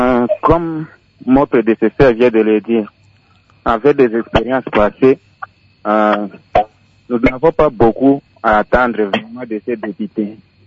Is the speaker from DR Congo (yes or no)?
yes; East, DR Congo; chez nous à l'Est